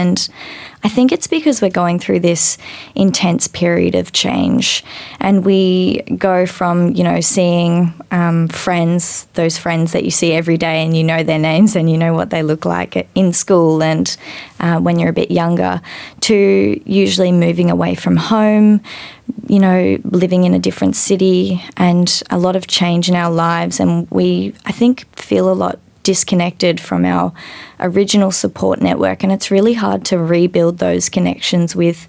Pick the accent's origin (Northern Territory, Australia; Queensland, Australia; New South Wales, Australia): Northern Territory, Australia; Darwin; also born or lived in Melbourne; I grew up in Darwin and then moved to Melbourne for university.